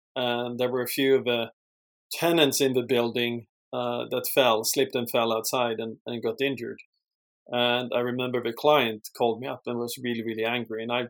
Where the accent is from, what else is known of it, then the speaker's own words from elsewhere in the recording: Sweden; English is a second language; moved away as an adult; now in United States; I obviously born and raised in Sweden, hence the accent.